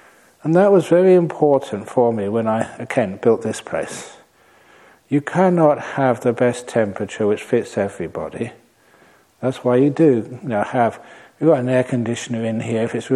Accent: London, United Kingdom; Well, I grew up in London.

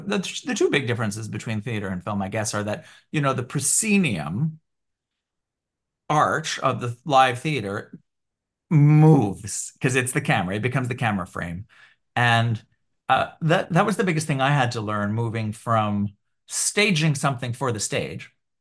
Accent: Canada; now in Montreal, Canada; I'm living here in Montreal now, giving that a go, even though my French is not what it should be as a Canadian

